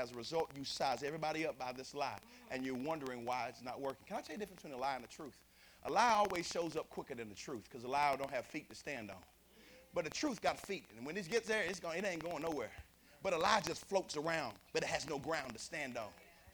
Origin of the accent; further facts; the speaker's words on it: Shepherdsville, Kentucky, United States; I grew up in Shepherdville at Bryce Temple